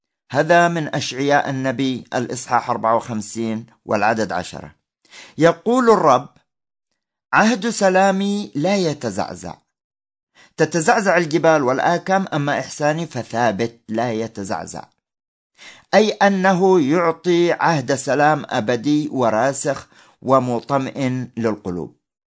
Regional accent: Yemen; بالذات في بلدنا اليمن الحبيب، عشنا حروب وويلات ومجاعات وأوبئة، ونحن نعاني منذ 2011

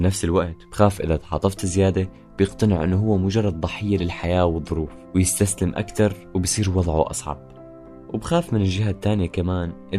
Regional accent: Syria; moved away; أنا وإخواتي كلنا طلعنا من سوريا وما ظل هنيك غير أخي

